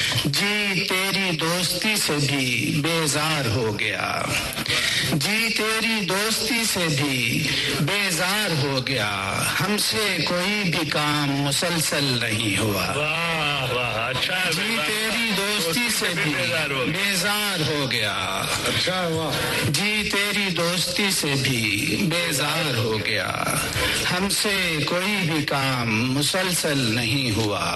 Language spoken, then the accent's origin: Urdu; Sialkot, Punjab, Pakistan; born there; شہر سیالکوٹ, شہر اقبال سیالکوٹ پیدا ہوا ہوں.